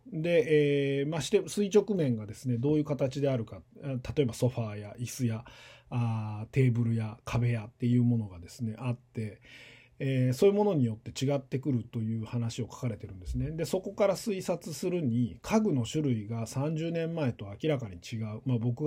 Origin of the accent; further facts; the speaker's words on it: Tokyo, Japan; 僕はあの東京で生まれ育っていて、あの10歳まではですね、多分父親の社宅なんだと思うんですけど、会社の社宅よくわかんないですけど、あの10歳まで、ある一軒家に住んでいたんですが